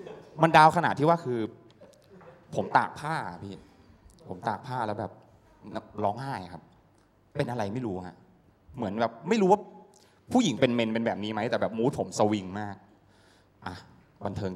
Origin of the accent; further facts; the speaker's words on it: Sisaket, Thailand; also born or lived in Bangkok; ผมเป็นเด็กที่เกิดจังหวัดศรีสะเกษเกิดที่กรุงเทพไปโตจังหวัดศรีสะเกษพ่อคุณแม่ทำงานที่นี่ส่งไปให้ตากับยายเลี้ยง